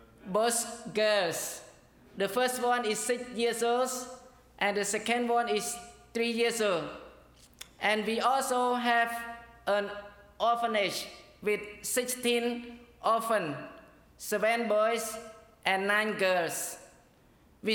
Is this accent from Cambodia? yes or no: yes; Cambodia; I am from Cambodia. I am a pastor of San Sok Baptist Church, Phnom Penh, Cambodia.